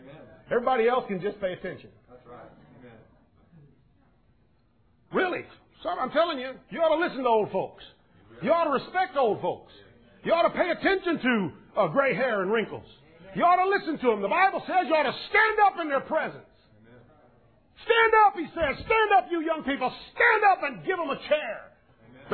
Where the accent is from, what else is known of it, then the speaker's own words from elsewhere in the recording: United States; Yeah, I've heard that. I'm American. Why do they want to kill me?